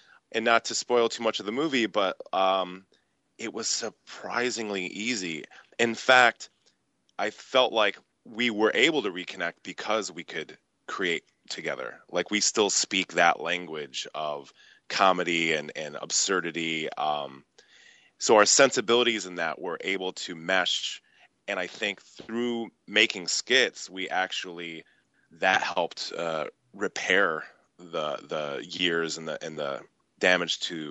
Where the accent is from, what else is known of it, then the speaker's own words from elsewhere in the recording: Sterling Heights, Michigan, United States; also born or lived in Rochester Hills; Well, I'm from the Metro Detroit area, so I grew up in Sterling Heights for the first part of my childhood, and then as a teenager moved to Rochester Hills, ended up going to Rochester High School. So I've got Macomb County and Oakland County in my veins.